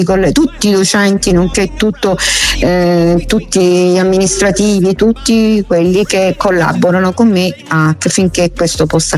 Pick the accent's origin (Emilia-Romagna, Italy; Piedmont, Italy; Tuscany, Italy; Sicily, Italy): Sicily, Italy; essendo io siciliana, ho deciso che io amo la mia patria, la mia terra che è la Sicilia